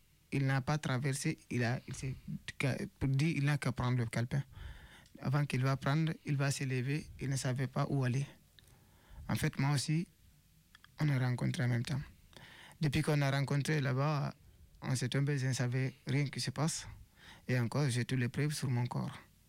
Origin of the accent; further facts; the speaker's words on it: Guinea; je peux dire que je suis Guinéen plus que les Guinéens.